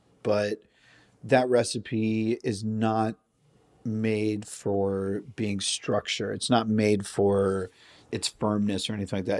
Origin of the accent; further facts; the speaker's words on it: Sandwich, Massachusetts, United States; I grew up on the Cape in Sandwich.